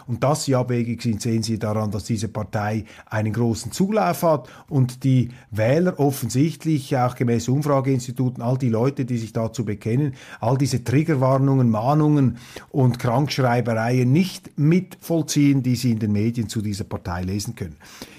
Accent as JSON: {"language": "German", "country": "Switzerland", "said": "als Schweizer ist das Deutschland nicht wie die Schweiz"}